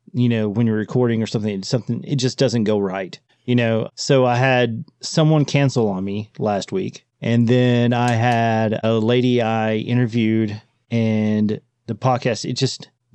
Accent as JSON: {"language": "English", "region": "Southern United States", "country": "United States", "said": "how I'm from the South and I try not to sound too redneck when I'm speaking."}